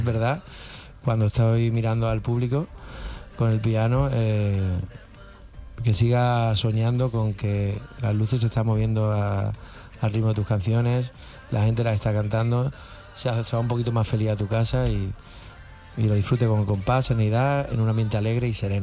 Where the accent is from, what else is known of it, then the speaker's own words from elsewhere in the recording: Andalusia, Spain; es de las más bonitas que me pueden dar en la vida como andaluz que soy